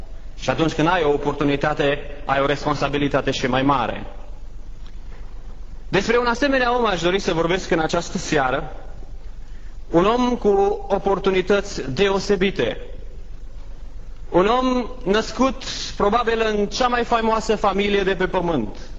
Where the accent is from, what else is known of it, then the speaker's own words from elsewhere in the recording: Romania; born there; eu m-am născut în România